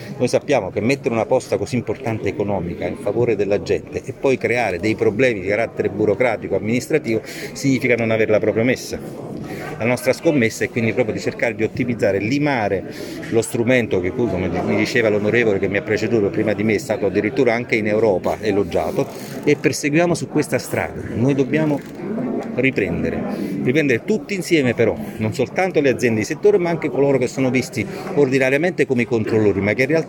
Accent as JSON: {"language": "Italian", "town": "Piacenza", "region": "Emilia-Romagna", "country": "Italy", "said": "io lo so bene perché vengo da Piacenza"}